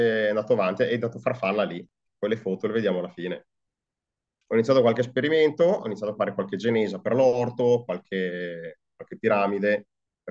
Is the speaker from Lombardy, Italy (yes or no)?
yes; Caravaggio, Lombardy, Italy; sono entrato a far parte di un gruppo qua del mio paese a Caravaggio